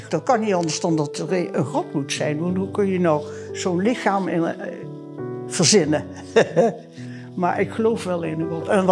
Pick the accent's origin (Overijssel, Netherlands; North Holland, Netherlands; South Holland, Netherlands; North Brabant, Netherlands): North Brabant, Netherlands; Deurne; also born or lived in Roosendaal; Ik ben geboren in Roosendaal en getogen in Deurne. Ik ben dus een echte Brabant.